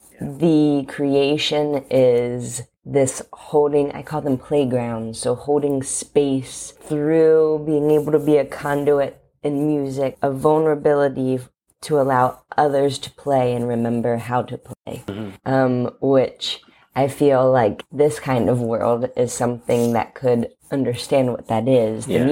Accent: Covington, Kentucky, United States; I am from Covington, Kentucky

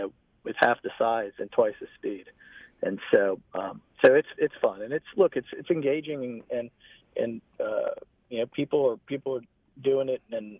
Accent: Florida, United States; I grew up in Florida.

